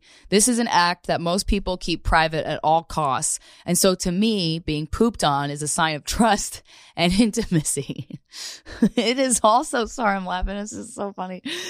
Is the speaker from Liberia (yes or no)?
no; Philippines; He goes out of his way to learn how to cook Filipino dishes. I'm Filipino. He's white.